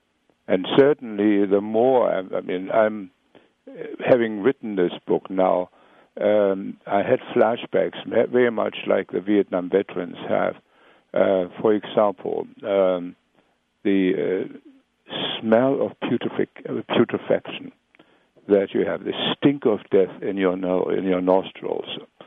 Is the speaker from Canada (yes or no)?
no; Germany; I mean, I come from Germany, and the best of the German women that I know have this soft quality as well